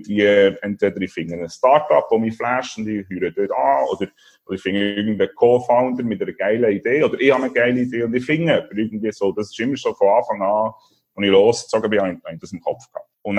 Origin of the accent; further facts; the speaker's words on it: Solothurn, Switzerland; also born or lived in Basel / Copenhagen; now in Portugal; Als Solothurner, da ist über Basel auf Kopenhagen und dann hier auf Portugal, genau.